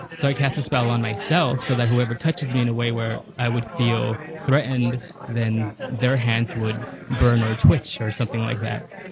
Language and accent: English; Los Angeles, California, United States; Growing up in East LA, being gay, I was bullied, so I felt powerless